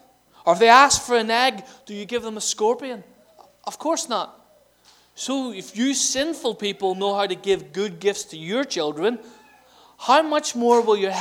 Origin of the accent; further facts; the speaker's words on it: Ireland; I'm Irish, so I love bread and potatoes.